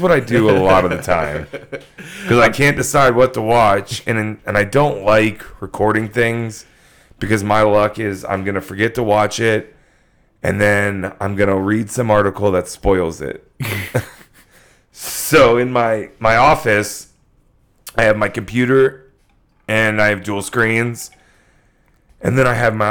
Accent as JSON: {"language": "English", "town": "West Palm Beach", "region": "Florida", "country": "United States", "tie": "born or raised there", "also_born_or_lived": "Ocala", "said": "Yeah, I grew up in West Palm Beach, later moving to Ocala."}